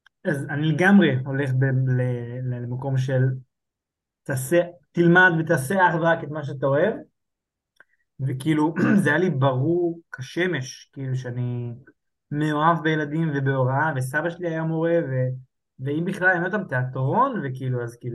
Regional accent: Lod, Central District, Israel; born or raised there; also born or lived in Yehud; now in Rishon LeZion, Israel

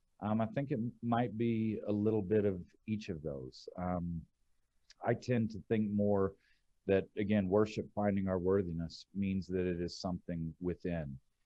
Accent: Houston, Texas, United States; So I grew up in Houston, and you know, my family was a mudded family.

